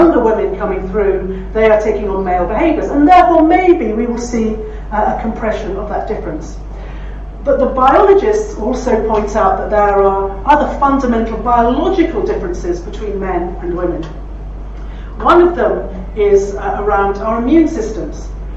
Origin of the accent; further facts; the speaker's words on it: England, United Kingdom; not only because I come from England